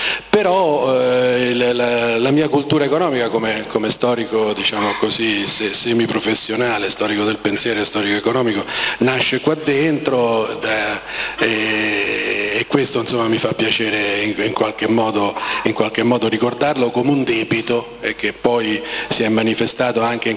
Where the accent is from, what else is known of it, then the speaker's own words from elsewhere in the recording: Jesi, Marche, Italy; perché sono marchigiano, sono di Iesi, per cui mi sento sempre a casa